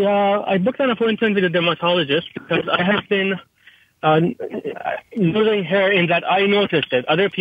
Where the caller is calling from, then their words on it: Toronto, Ontario, Canada; So I'm calling from Toronto, Canada.